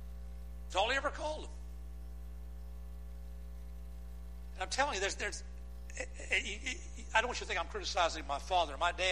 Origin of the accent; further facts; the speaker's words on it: the South, United States; I'm a Southern boy. I was born and raised in the South. I love the South.